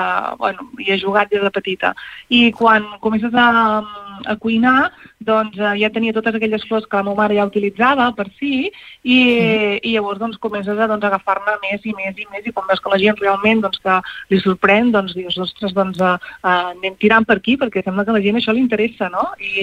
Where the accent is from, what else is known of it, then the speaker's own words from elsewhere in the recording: Palau-sator, Catalonia, Spain; also born or lived in Palafrugell; now in Pals, Spain; soc filla de Palau Sator, jo, tot i que vaig néixer a Palafrugell, ara estic visquent a Pals i també, doncs, fins ara també tenia el restaurant a Regencós, vull dir que soc d'aquí del Rovell, d'aquí de l'Empordà